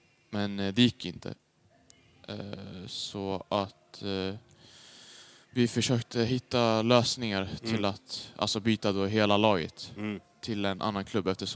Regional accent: Haninge, Stockholm County, Sweden; Jag är uppväxt i Haninge. Där bodde jag tidigt.

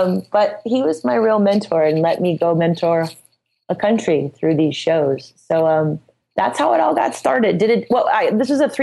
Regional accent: Midwest, United States; you know, I'm from the Midwest, so I'm just kind of no bullshit about everything.

